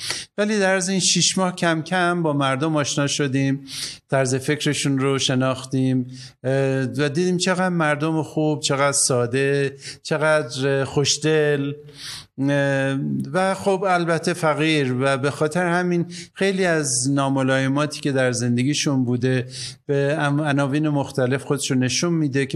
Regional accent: Iran; moved away as an adult; now in Nairobi, Kenya; و اون موقع هم شاید 28 سالم بود که از ایران اومدم بیرون، که یکم مشکل بود.

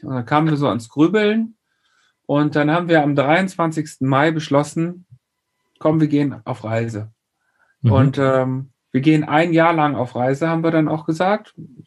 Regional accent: Krefeld, North Rhine-Westphalia, Germany; Ich komme noch aus Krefeld

